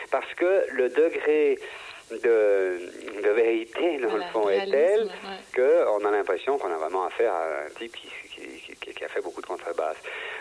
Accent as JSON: {"language": "French", "country": "Switzerland", "said": "C'est gens qu'on ne voit pas tellement chez nous en Suisse"}